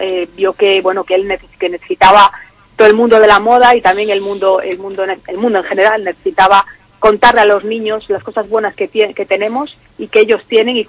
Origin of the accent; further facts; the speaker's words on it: Galicia, Spain; mi experiencia como gallega retornada, ¿no? Porque después de casi 20 años viviendo fuera, llevo un año aquí ya, otra vez, y es una maravilla volver a casa.